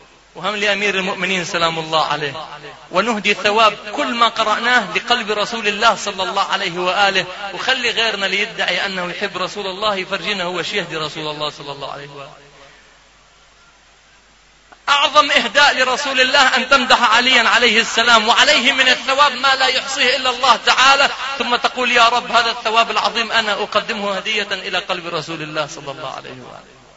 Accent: Lebanon

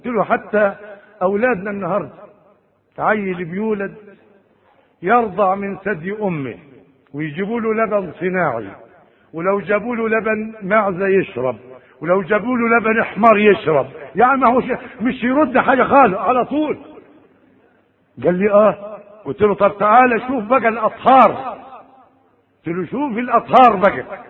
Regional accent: Egypt; لها مقام كبير عندنا في مصر

